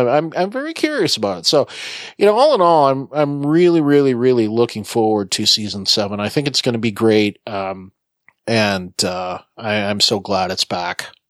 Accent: Canada; I'm a Canadian, people, if you've never listened before.

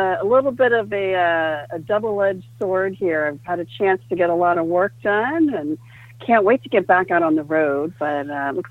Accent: New York, United States; So it really, as a New Yorker, it breaks my heart to see what's going on.

